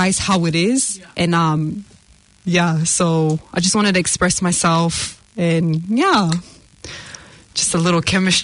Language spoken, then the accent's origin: English; Salt Lake City, Utah, United States; I was raised in America, and yeah, so shout out to Glendale 104, Salt Lake City. That's where I'm from.